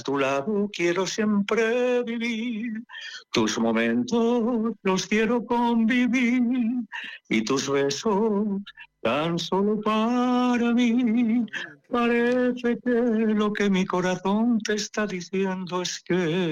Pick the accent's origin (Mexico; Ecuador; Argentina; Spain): Spain; Valencian Community; como valenciano soy el único valenciano que ha interpretado telenovelas a nivel internacional